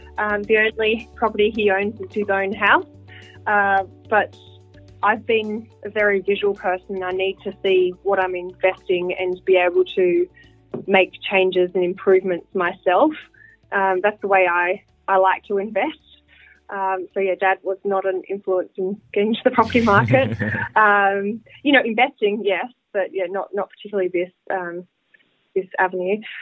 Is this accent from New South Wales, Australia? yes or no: yes; Sydney, New South Wales, Australia; I grew up in Sydney, in Lynnfield, went to Clara High School